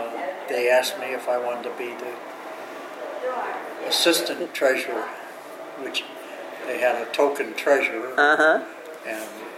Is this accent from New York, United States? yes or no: yes; Poughkeepsie, New York, United States; born there; I think I was born in Vassar Hospital in Poughkeepsie.